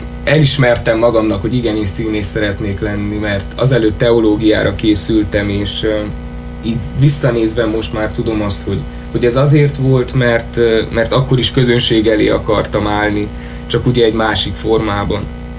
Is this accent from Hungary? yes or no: no; Târgu Mureș, Mureș County, Romania; now in Cluj-Napoca, Romania; Hát elsősorban Marosvásárhelyen nőttem fel, és most Kolozsváron végzem a Színművészeti Egyetemet.